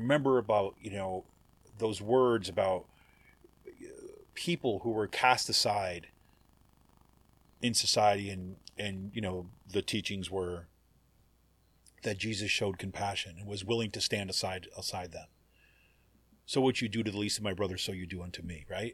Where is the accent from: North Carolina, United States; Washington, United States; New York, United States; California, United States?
New York, United States; Utica; Anyways, but Utica, New York is an Italian town. That's my, you kno